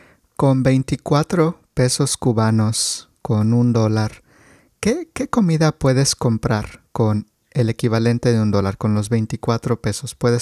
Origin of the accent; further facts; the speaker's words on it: Mexico; Qué curioso, porque como mexicano, si escucho a alguien decir, tú no me calculas